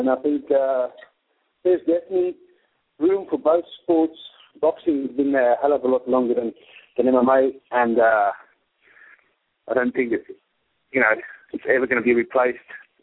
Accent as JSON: {"language": "English", "country": "South Africa", "tie": "born there", "also_born_or_lived": "England", "moved": "yes", "said": "I was born in South Africa. I moved to England in 96."}